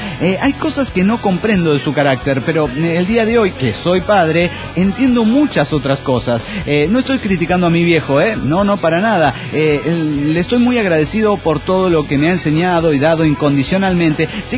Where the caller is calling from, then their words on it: Las Toscas, Santa Fe, Argentina; Soy el conquistador de las Toscas Santa Fe.